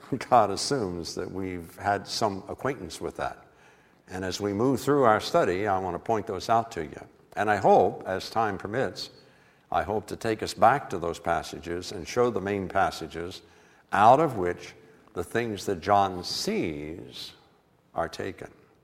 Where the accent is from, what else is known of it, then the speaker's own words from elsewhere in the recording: West Virginia, United States; That's because of my heritage. I'm from West Virginia, and we don't deal with kind of those high-level things.